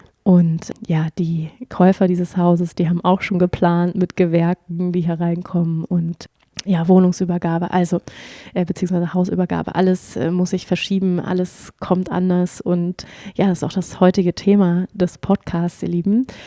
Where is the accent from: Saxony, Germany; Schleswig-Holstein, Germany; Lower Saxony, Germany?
Schleswig-Holstein, Germany; also born or lived in Hamburg; Ich bin in Hamburg geboren und dann sind wir nach Schleswig-Holstein gezogen, aufs Land, so richtig hinter der letzten Milchkanne. Hab dort gewohnt, also da haben wir dann relativ lange gelebt. Dann sind wir nochmal umgezogen, also auch alles innerhalb von Schleswig-Holstein